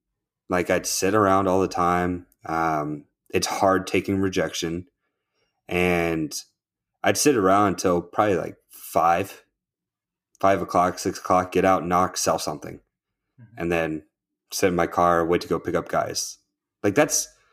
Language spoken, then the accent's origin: English; Alaska, United States; But I'm from Alaska and I still have my Alaskan phone number.